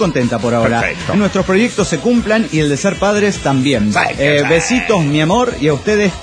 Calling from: Medellín, Antioquia, Colombia; de Medellín, Colombia.

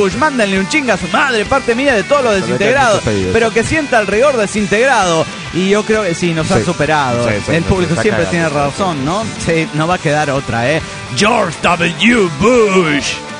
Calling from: Panama; de Panamá.

